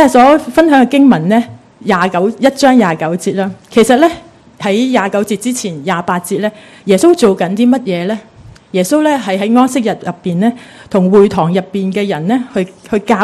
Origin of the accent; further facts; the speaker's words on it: New Territories, Hong Kong; 就我是新界人，都很北，在路隔离，即是上水住的，